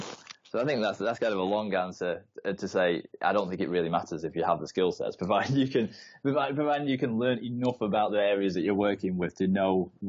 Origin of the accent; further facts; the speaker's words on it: Blackpool, North West England, United Kingdom; when I was growing up, I grew up in Blackpool.